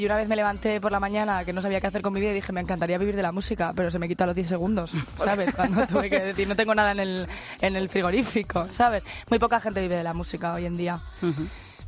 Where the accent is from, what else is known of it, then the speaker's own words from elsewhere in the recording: Community of Madrid, Spain; hablo de los madrileños porque yo soy madrileña